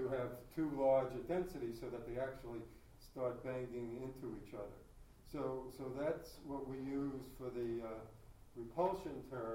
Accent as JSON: {"language": "English", "region": "New York", "country": "United States", "said": "I'll call them voids, since I'm from New York"}